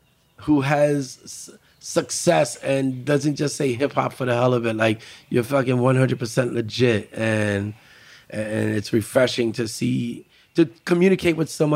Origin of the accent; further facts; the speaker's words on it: Bronx, New York, United States; as a Puerto Rican growing up in the Bronx, they're like, as soon as it's growing, yo, you got to shave it for this thing.